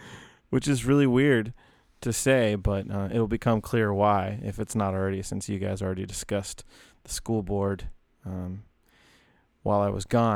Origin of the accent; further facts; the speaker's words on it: Hamilton, Ohio, United States; also born or lived in Fairfield; we spent living mostly in southwestern Ohio. I was born in Hamilton. You know, lived in another suburb nearby called Fairfield, graduated high school living there